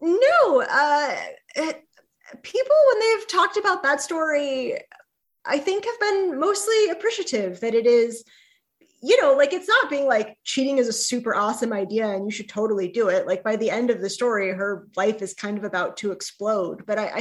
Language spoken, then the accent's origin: English; San Diego, California, United States; And I grew up loving baseball. I grew up in San Diego. I was a huge San Diego Padres fan.